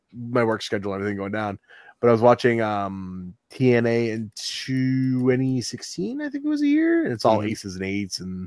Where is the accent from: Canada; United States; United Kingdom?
United States; To where? I'm American. What are you going to do? Send me back to France?